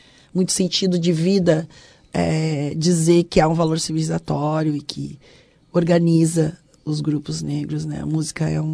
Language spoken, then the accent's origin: Portuguese; Rio Grande do Sul, Brazil; a gente, como gaúcho, tem uma expectativa, né?